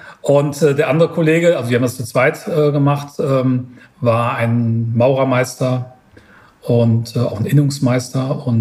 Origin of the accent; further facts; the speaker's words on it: Münster, North Rhine-Westphalia, Germany; Ich sitze ja hier in Niederbayern und ich komme ursprünglich aus Münster.